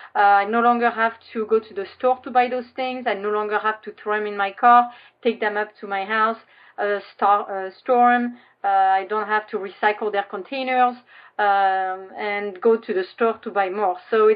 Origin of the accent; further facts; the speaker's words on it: France; moved away as an adult; now in United States; so I'm originally from France, and I met my husband, who's American. We lived in Europe for a while